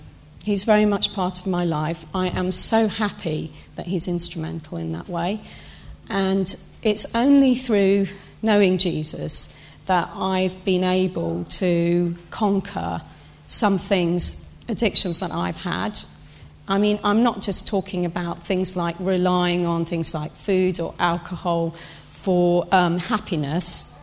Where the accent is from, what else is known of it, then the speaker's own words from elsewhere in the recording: Portugal; I was brought up in Portugal.